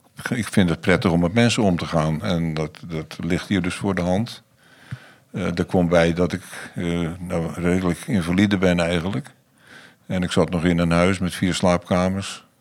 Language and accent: Dutch; Goes, Zeeland, Netherlands; also born or lived in Delft; Ik ben geboren in 1941, dus ik ben 84 jaar oud. Ik ben geboren in Delft. En van Delft verhuisd naar Goes. Opgegroeid als Zeeuw dus.